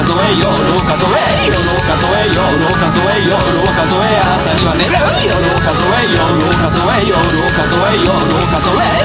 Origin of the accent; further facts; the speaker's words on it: Amagasaki, Hyogo, Japan; ただまあ厳密に阪神天ヶ崎周りで生まれ育ったわけじゃないんで複雑なんですけど